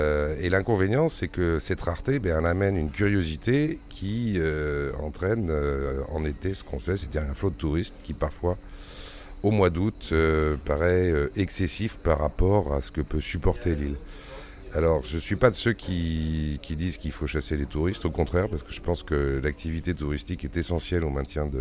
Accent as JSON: {"language": "French", "town": "Porquerolles", "region": "Provence-Alpes-Côte d'Azur", "country": "France", "tie": "born or raised there", "also_born_or_lived": "Boulogne-Billancourt", "said": "j'habite toujours Porquerolles et plus que jamais. Et je suis né par accident à Boulogne-Billancourt. Je dis par accident parce que ma mère faisait des allers-retours entre Paris et Porquerolles."}